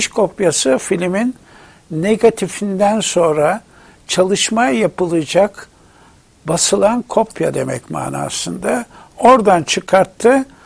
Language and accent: Turkish; Arnavutköy, Istanbul, Turkey; Ben 1932'de yani 1 Şubat'ta Arnavutköy'de doğmuşum. Yani Kuruçeşme ile bebeğin arasındaki o güzel, o enteresan mozaiği olan Rum ve Ermeni'nin, Yahudi'nin bulunduğu bir mahallede büyüdüm.